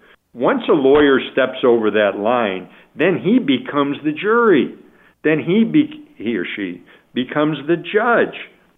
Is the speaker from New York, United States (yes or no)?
yes; Buffalo, New York, United States; accent: Buffalo; And again, it's generally, Pat, in the... my Buffalo accent just came out.